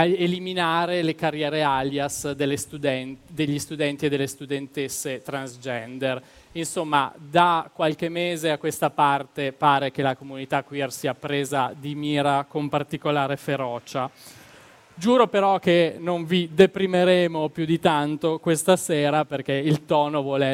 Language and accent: Italian; Veneto, Italy; accent: Veneto; lasciatemi sfoggiare tutto il mio accento veneto